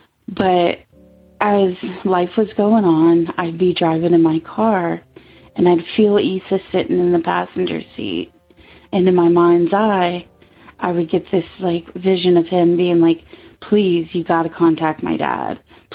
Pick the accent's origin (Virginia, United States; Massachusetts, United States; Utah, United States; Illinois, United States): Virginia, United States; I'm from Virginia. I'm 33.